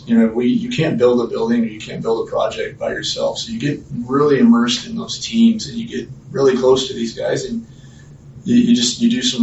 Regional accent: San Diego, California, United States; also born or lived in Arizona; I was born in the Valley. My dad lived here. My grandfather was a carpenter as well. They moved here from Nebraska following work.

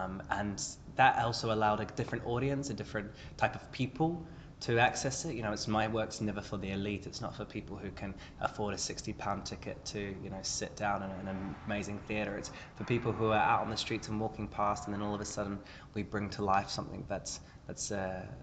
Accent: New Zealand; So, I come from New Zealand originally, where I got into acting at a very young age

